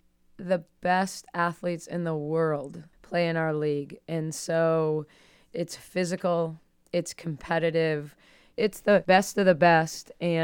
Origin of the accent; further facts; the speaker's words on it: Wisconsin, United States; also born or lived in Iowa; I grew up in Wisconsin and in Iowa